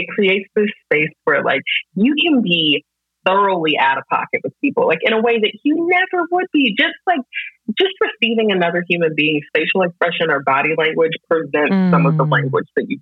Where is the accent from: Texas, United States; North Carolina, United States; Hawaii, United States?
North Carolina, United States; Greensboro; it's like these people don't know that I'm from Greensboro.